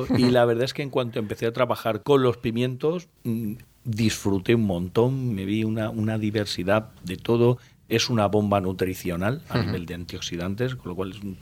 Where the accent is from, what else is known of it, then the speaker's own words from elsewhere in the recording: Murcia, Region of Murcia, Spain; te volverías para Murcia, de donde yo soy